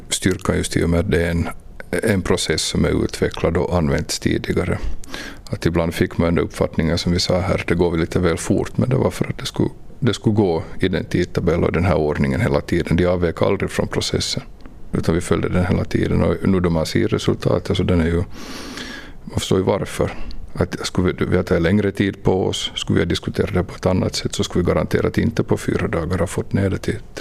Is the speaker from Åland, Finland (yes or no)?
no; Karperö, Ostrobothnia, Finland; also born or lived in Vaasa; now in Iskmo, Finland; jag är 46 år, bosatt i Iskmo, född i Vasa, uppvuxen i Karpare i norra Korsholm.